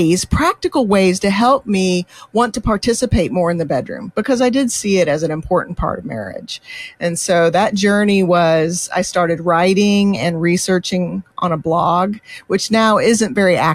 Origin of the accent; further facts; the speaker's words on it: Indianapolis, Indiana, United States; I was born and raised near Indianapolis, Indiana, in the United States, which is Midwest.